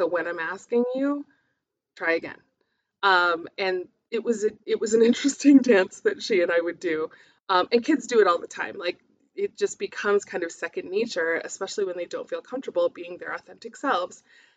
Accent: Albuquerque, New Mexico, United States; I grew up in the South Valley in Albuquerque, but I went to private school.

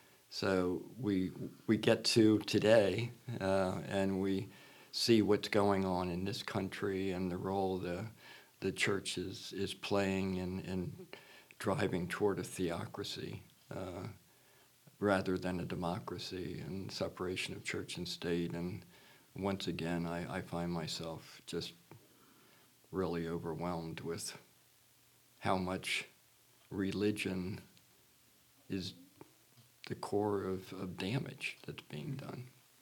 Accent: United States; I grew up in Lancaster County, and just when you leave that and go to some other parts of the world, or even other parts of the United States

